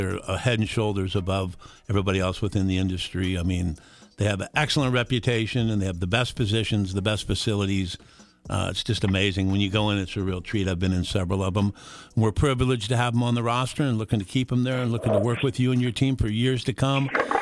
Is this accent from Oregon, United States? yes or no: no; California, United States; it's the second largest boomer population in the country behind my home state of California